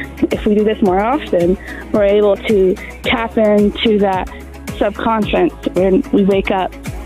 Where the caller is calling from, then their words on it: New Mexico, United States; New Mexico.